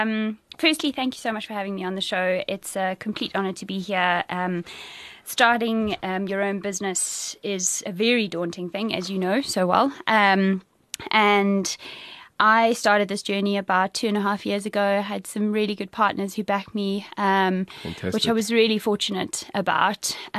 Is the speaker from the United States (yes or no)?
no; Zimbabwe; And I come from Zimbabwe. I think, you know, we come from a nation of people who've been, under a lot of stress and strain for a number of years.